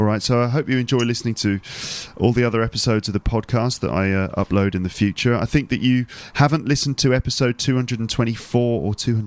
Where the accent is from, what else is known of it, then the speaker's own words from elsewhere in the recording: England, United Kingdom; I'm from England, you know, we don't really have mountains where you can go skiing there.